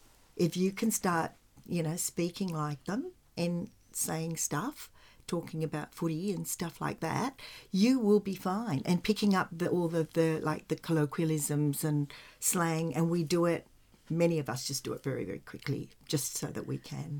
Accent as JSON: {"language": "English", "country": "Singapore", "tie": "born or raised there", "also_born_or_lived": "London, United Kingdom / Malaysia", "lives_now": "Australia", "said": "I was born in Singapore, and then we went to London, and then we went to Singapore, and then, you know, back to live in Singapore. But in between that, we'd be in and out of Malaysia, which is basically very similar to Singapore in many ways, mm-hmm. and then migrated to Australia."}